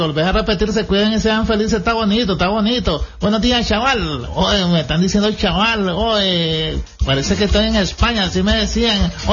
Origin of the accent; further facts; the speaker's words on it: Ciudad Sandino, Managua, Nicaragua; Soy de Ciudad Sandino, oíste